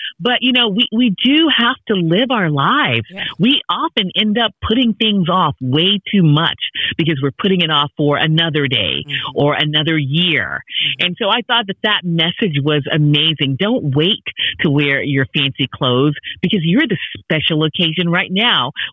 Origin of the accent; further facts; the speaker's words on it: Houston, Texas, United States; Robert, like me, was born and raised in Houston.